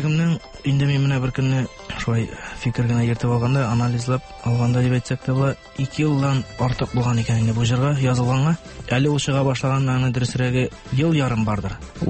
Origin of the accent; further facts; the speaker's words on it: Tatarstan, Russia; born there; Арча районыннан тумышым белән.